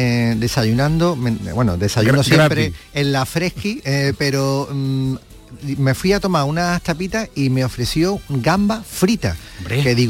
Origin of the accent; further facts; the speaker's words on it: Fuenteheridos, Andalusia, Spain; me voy a quedar con las castañas de la Sierra de Aracena y de mi pueblo Fuenterido